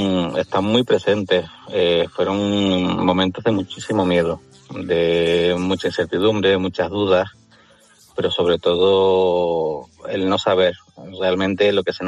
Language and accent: Spanish; Canary Islands, Spain; now in Madrid, Spain; mi mujer y yo somos los dos de fuera, somos una de Córdoba y yo de Canarias, y en Madrid no tenemos tanta familia